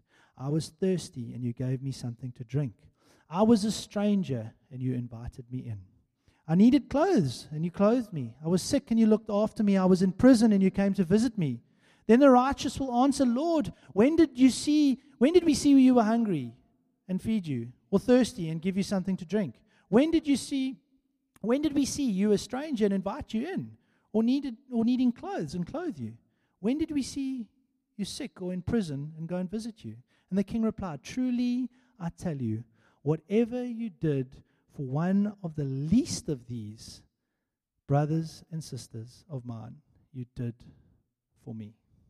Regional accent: Mossel Bay, Western Cape, South Africa; So guys, I come from Mossel Bay

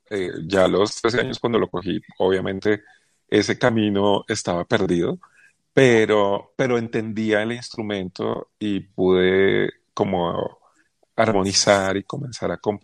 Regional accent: New York, United States; also born or lived in Cali, Colombia; yo nací en Cali, pero me llevaron a Nueva York como al mes de nacido.

